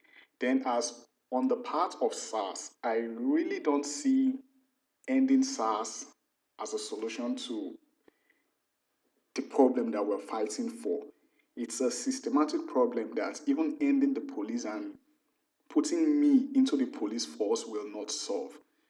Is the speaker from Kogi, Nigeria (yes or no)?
yes; Kogi, Nigeria; I am from Kogi State.